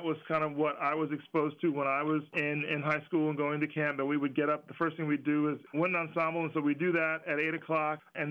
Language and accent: English; Philadelphia, Pennsylvania, United States; I grew up in Philadelphia and had the benefit of camps that were run by the city and were free to those who were interested.